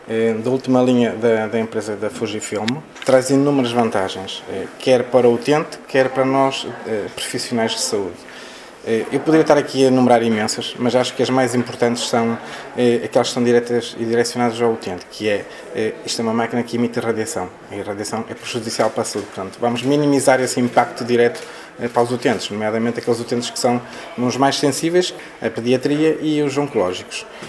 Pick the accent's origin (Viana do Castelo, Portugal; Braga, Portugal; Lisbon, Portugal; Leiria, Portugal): Braga, Portugal; Barcelos; eu, sendo eu barcelense